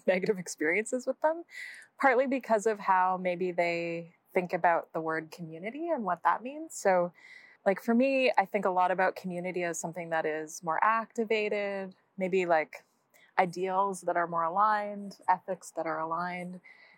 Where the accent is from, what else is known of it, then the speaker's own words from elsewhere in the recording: Edmonton, Alberta, Canada; And I grew up here in Edmonton. I'd been away for quite a long time, like a couple decades. But I've been back now, I think like 5 or 6 years, maybe 5.